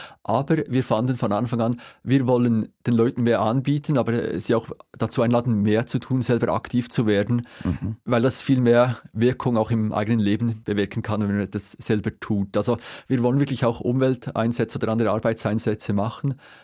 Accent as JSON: {"language": "German", "country": "Switzerland", "said": "es gibt doch diese Fischli-Kleber, sagen wir bei uns in der Schweiz"}